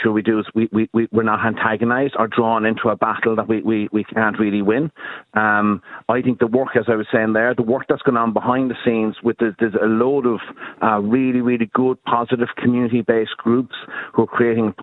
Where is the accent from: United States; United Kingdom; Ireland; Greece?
Ireland; I'm an Irish Republican.